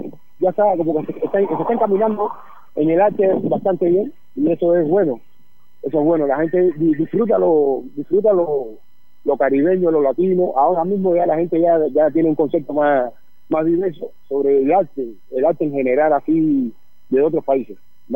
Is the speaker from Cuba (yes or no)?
yes; Cuba; Solo está un cantante … yo, como cubanos.